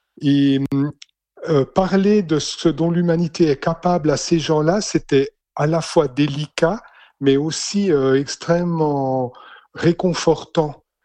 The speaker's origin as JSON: {"language": "French", "region": "Jura", "country": "Switzerland", "said": "Mais quand même, en tant que jurassien, je crois que cette identité culturelle, elle a une résonance spéciale."}